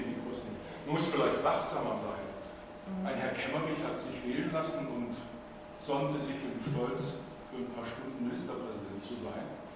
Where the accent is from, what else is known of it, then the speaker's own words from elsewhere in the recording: Elmau, Bavaria, Germany; Ich bin in Elmau damals aufgewachsen, keine freie Reichsstadt wie Aalen, sondern ganz katholisch. Ich bin als Protestant damals in Elmau